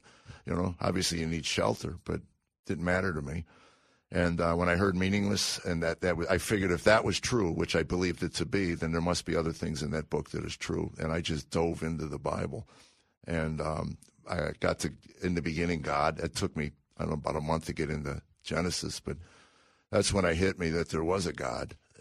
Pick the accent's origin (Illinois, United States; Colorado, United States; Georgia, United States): Illinois, United States; Chicago; Well, I grew up in Chicago.